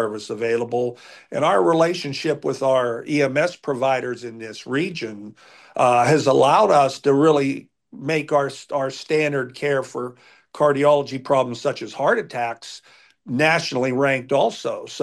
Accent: Greensburg, Pennsylvania, United States; also born or lived in Morgantown, United States; The goal was for me to eventually come back to my hometown. I spent 6 years down in Morgantown, West Virginia, and worked at Mon Health down there. But eventually, when the opportunity arose, I moved back to Greensburg.

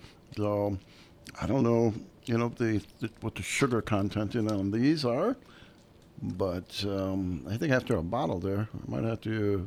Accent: Lithuania; So I grew up in Lithuania. I was on a farm.

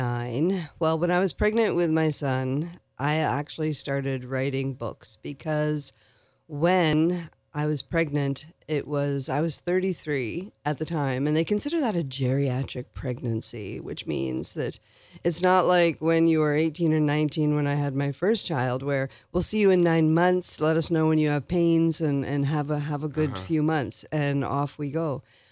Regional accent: Summerside, Prince Edward Island, Canada; born there; also born or lived in Atlantic Canada; I was born in Summerside in 1970.

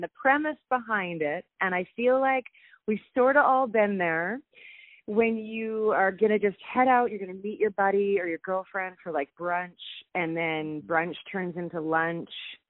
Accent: Langley, British Columbia, Canada; I actually did a writer's round in my hometown of Langley, British Columbia

